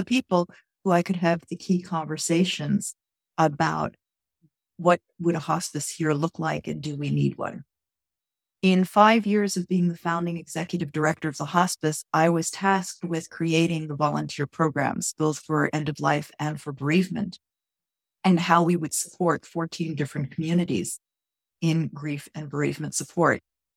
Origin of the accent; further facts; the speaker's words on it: New York, United States; moved away as an adult; also born or lived in Calgary; now in Radium Hot Springs, Canada; I came from New York and I moved to Calgary, Alberta, Canada. And from there, I moved to a small community in the Canadian Rockies called Radium Hot Springs, which is part of the Upper Columbia Valley.